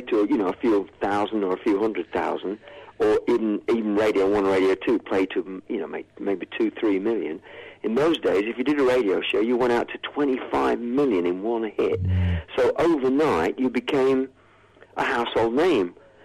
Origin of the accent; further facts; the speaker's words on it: Muswell Hill, London, United Kingdom; born there; So I was born in Muswell Hill Maternity Hospital.